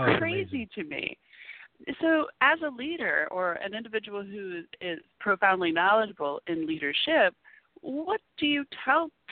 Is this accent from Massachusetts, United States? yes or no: no; Florida, United States; I grew up in Southern Florida.